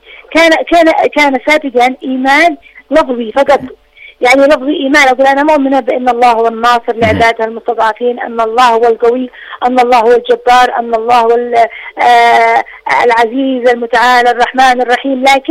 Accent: Yemen; نحن كشعب يمني وكمحبين للسيد عبد الملك بدر الدين الحوثي

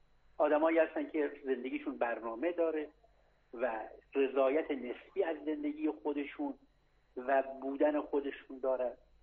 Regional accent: Iran; من به عنوان یک ایرانی

